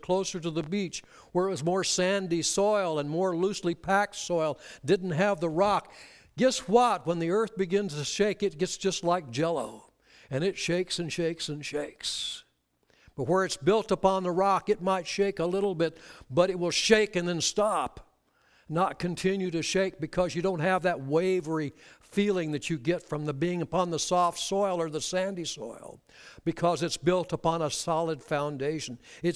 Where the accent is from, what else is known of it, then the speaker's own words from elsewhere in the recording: California, United States; Growing up in Southern California, we experienced earthquakes.